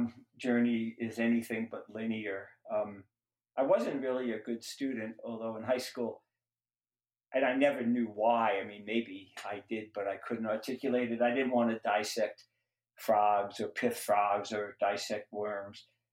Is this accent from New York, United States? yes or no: yes; Brooklyn, New York, United States; born there; because I was born in Brooklyn, New York, and there weren't many wild animals.